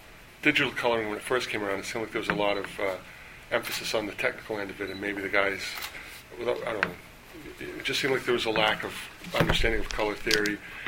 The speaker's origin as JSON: {"language": "English", "region": "Maine", "country": "United States", "tie": "born or raised there", "said": "the first comic shop in my home state of Maine opened up"}